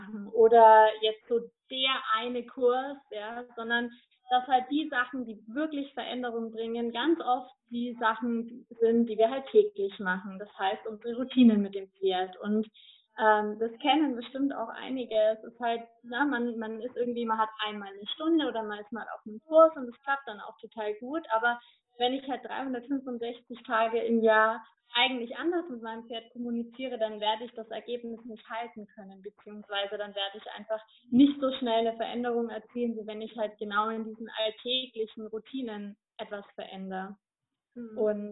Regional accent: Bavaria, Germany; Ich komme aus der Region Nürnberg-Fürth-Erlangen

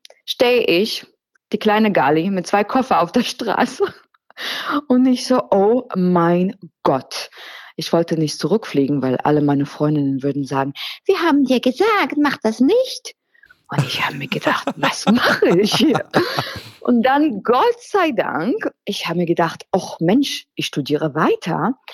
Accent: Toronto, Ontario, Canada; now in Germany; ich komme ursprünglich aus Kanada, aus Toronto.

